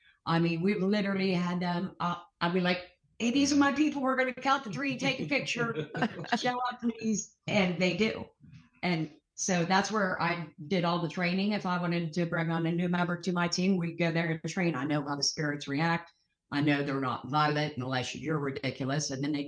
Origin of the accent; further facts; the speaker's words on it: Ohio, United States; I'm from Ohio. They found me over Gretchen's Lock.